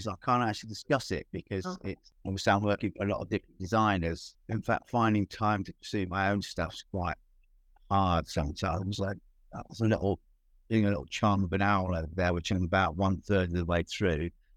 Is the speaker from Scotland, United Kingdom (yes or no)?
no; Sheffield, Yorkshire and the Humber, United Kingdom; So my hometown, it'll be the first time my work's been in the Cutler's Hall in Sheffield since 1987.